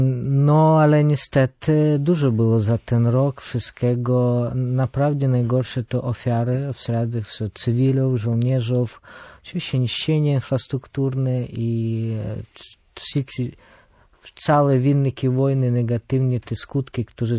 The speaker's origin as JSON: {"language": "Polish", "town": "Cherkasy", "region": "Cherkasy Oblast", "country": "Ukraine", "second_language": "Polish", "lives_now": "Poland", "said": "Pochodzę z środkowej Ukrainy, z miasta Cherkasy, ale pan ma rację, od 5 lat studiowałem w Charkowie."}